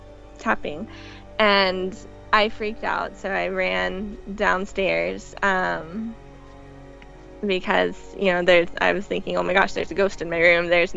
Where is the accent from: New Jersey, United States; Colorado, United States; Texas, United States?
Texas, United States; Cypress; And I was in my house in my hometown. I'm from a little suburb outside of Houston, Texas. It's called Cypress.